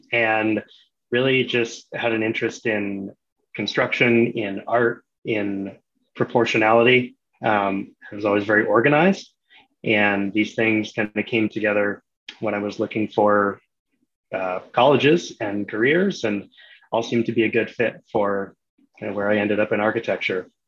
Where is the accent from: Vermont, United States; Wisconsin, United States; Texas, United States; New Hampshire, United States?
Vermont, United States; drew on a lot of my background from growing up in Vermont, of having an emphasis on craft, an emphasis on place.